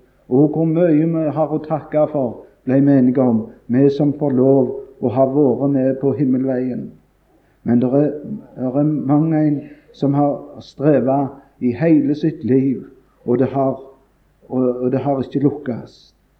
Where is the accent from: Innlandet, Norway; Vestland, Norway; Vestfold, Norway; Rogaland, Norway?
Rogaland, Norway; Randaberg; jeg var sikkert ikke mer enn en 8-10 år. Jeg var på